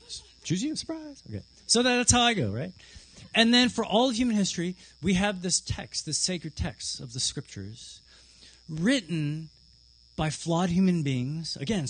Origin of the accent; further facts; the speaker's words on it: Canada; I was like, I'm a Canadian.